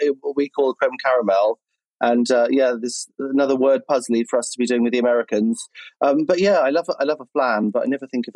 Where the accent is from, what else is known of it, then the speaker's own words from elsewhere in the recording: United Kingdom; We're British, darling.